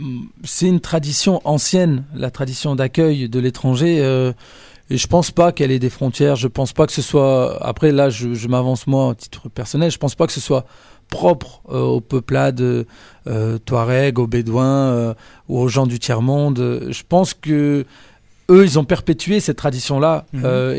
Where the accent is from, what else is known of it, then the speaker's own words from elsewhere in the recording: Roubaix, Hauts-de-France, France; là où j'ai grandi, donc c'était vraiment Roubaix dans le quartier entre guillemets et c'était le quartier de la Potainerie, donc c'est un quartier populaire, vraiment très populaire et voire par certains endroits pauvres.